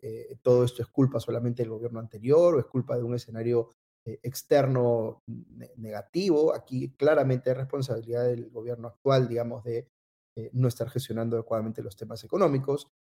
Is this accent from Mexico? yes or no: no; Peru; así somos los peruanos, ¿no?